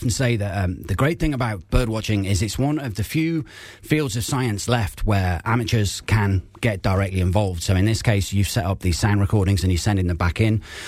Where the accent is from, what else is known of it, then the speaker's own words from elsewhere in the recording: England, United Kingdom; moved away as an adult; now in Ireland; Yeah, I'm obviously English. I've been over in Ireland 19 years now, and it was birds that fetched me over to Ireland.